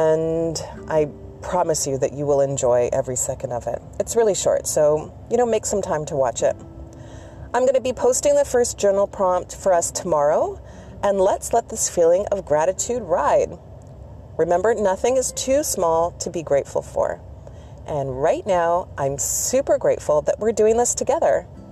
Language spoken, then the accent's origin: English; Canada; Today, I'm celebrating Canadian Thanksgiving. I don't know why I keep saying Canadian. I'm Canadian and that's my Thanksgiving.